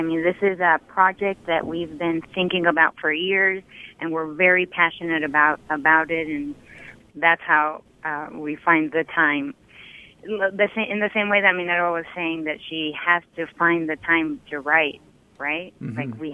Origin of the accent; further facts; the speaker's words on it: Uruguay; first language Spanish; English is a second language; also born or lived in United States; Spanish because I was born and raised in Uruguay. English because my family and I moved to Rochester, New York for 2 years and two crucial years, right? From I was in first grade to third grade.